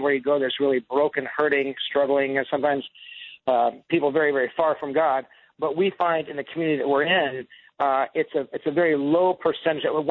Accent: Orange County, California, United States; because I grew up in Orange County, and I grew up in a completely non-church home, radically secular.

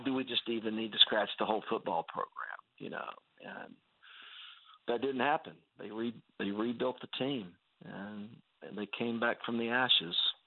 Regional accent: West Virginia, United States; The airport is, like, really kind of in my hometown, but it's up on a hill. You know, it's but kind of in the rolling hills of West Virginia, but literally, you know, the airport's 10 minutes from us.

